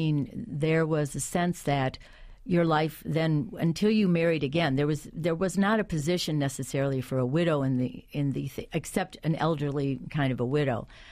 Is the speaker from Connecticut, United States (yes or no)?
no; Chicago, Illinois, United States; But I grew up in Chicago, and being Irish was really about John Kennedy and turning the river green on St. Patrick's Day.